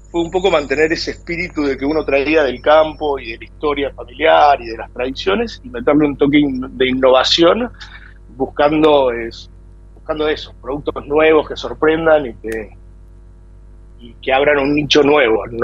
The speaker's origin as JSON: {"language": "Spanish", "region": "Salta", "country": "Argentina", "also_born_or_lived": "Buenos Aires", "said": "llegué ayer de Salta. Después de 5 años que estuve acá en Buenos Aires, volví."}